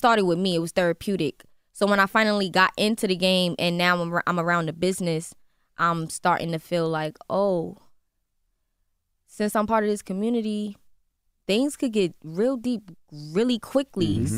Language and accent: English; Brooklyn, New York, United States; but I'm from Brooklyn, so I grew around mm-hmm. their music, you know?